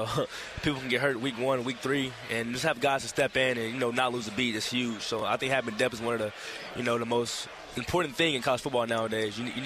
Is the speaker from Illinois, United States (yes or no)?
no; Houston, Texas, United States; But, you know, I'm from Houston, Texas, man, the best city in the world.